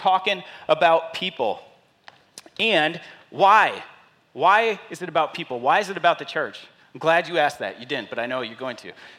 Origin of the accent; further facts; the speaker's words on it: Michigan, United States; I was at Western Michigan. I grew up in Michigan my whole life.